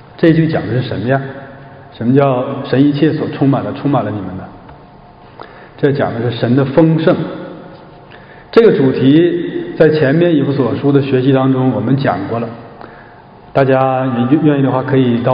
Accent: Shenyang, Liaoning, China; 我老家辽宁沈阳

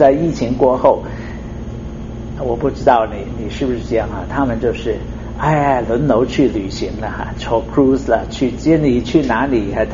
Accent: China; 所以呢，我们中国人都是很围绕着吃哈啊！

